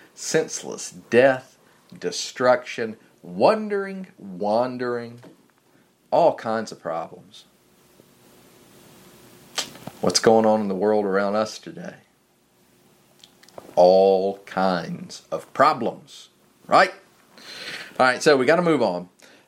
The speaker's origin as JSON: {"language": "English", "region": "the South", "country": "United States", "tie": "born or raised there", "said": "But listen, I grew up in the South."}